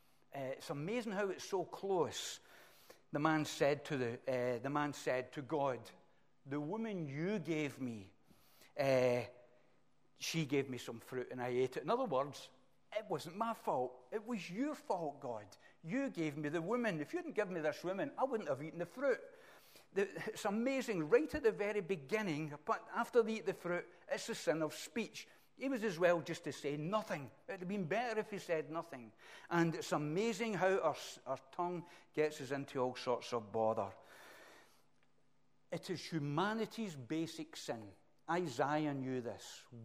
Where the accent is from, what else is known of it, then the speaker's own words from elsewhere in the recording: Glasgow, Scotland, United Kingdom; I can say whatever I want any way that I want to say. Really?